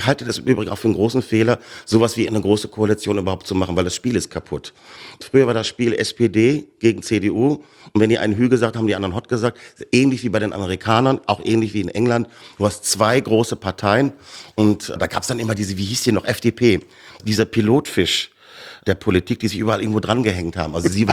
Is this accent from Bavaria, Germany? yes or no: yes; Bavaria, Germany; also born or lived in Ruhr area; Ich bin in Bayern aufgewachsen, Herr Lindner, also müssen Sie mir nichts erzählen, was ich da an Alltagsrassismus, ich bin selber ausgegrenzt worden, weil ich aus dem Ruhrgebiet komme